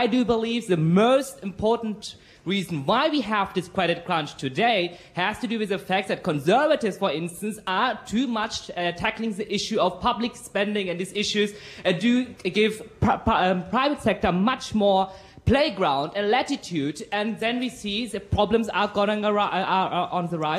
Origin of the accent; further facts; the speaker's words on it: Germany; accent: German; English is a second language; You understand my horrible German accent, first of all.